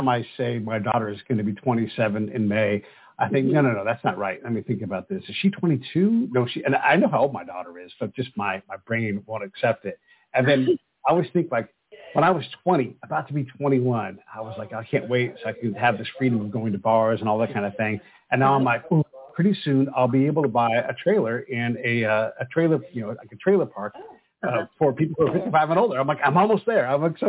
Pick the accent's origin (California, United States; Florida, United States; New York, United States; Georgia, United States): California, United States; Oakland; Yeah, so I was born in California, in Oakland, and grew up in California. I'm multi-generational Californian as well, so just as Californian as you can be.